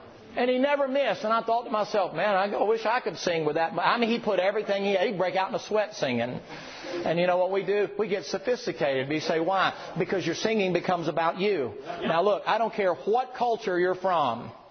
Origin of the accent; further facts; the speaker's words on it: the South, United States; I'm from the South. And in the South, down there, most of us sing by letter.